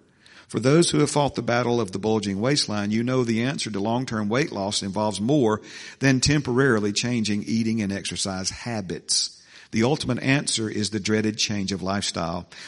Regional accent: the South, United States; I was raised in the South. I still say yes, sir, and no, ma'am, to anyone who appears to be older than me.

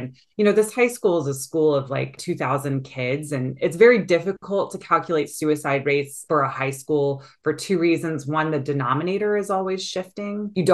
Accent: Houston, Texas, United States; I grew up in a huge city. I'm from Houston, Texas.

